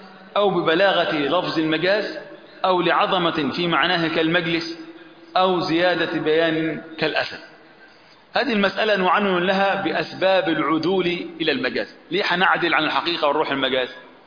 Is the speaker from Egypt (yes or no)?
yes; Upper Egypt, Egypt; عندنا في مصر بعض الكلمات تستخدم عندنا في الصعيد لا تستخدم هنا في بلاد بحري زي ما بيقولوا كده